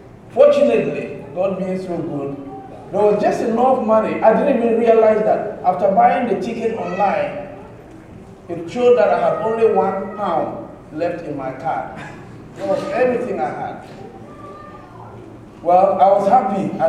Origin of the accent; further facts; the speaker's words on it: Ghana; I said, "I'm from Ghana." "And where to?" I said, "London."